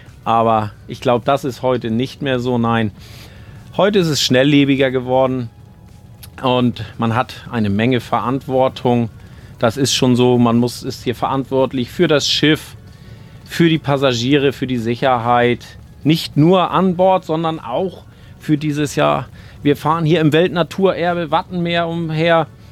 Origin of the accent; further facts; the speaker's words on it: Föhr, Schleswig-Holstein, Germany; Ich selbst bin ja auch gebürtiger Führer.